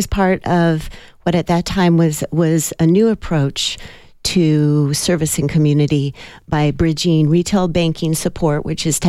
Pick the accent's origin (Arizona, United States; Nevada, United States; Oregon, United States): Arizona, United States; Tempe; also born or lived in Phoenix; For our family, we actually grew up in the valley in Tempe and Phoenix, and so it's been very much a statewide view of everything that I've experienced